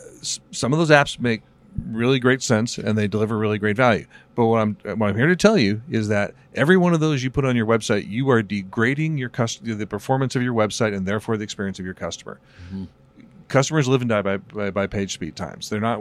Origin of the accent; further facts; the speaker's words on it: Seattle, Washington, United States; It made me think a little bit about, I'm from Seattle.